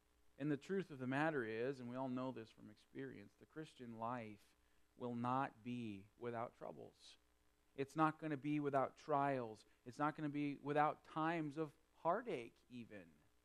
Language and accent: English; Missouri, United States; Now, I'm from Missouri, and I have a wait-and-see attitude from the show-me state.